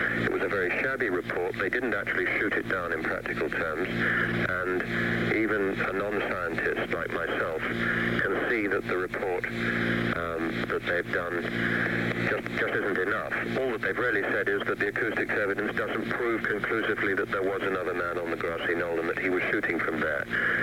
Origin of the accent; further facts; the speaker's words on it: United Kingdom; When you introduced me, you referred to me as a British reporter. That I certainly am